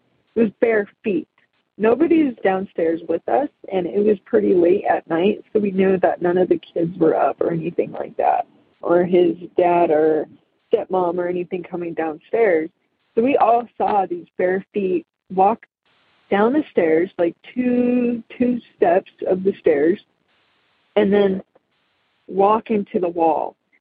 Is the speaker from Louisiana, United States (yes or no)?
no; Magna, Utah, United States; now in Salt Lake City, United States; from Salt Lake, Utah. I grew up in Magna